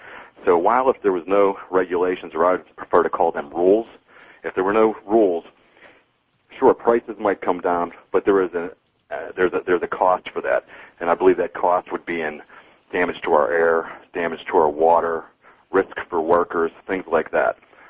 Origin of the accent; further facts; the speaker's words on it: Pittsburgh, Pennsylvania, United States; I come from Pittsburgh. To me, it's the cradle of the labor movement.